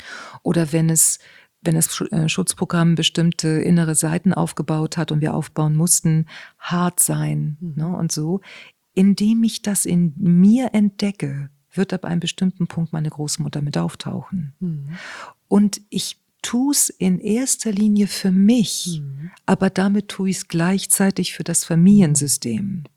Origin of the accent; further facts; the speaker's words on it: Spain; Ich bin ja Spanierin.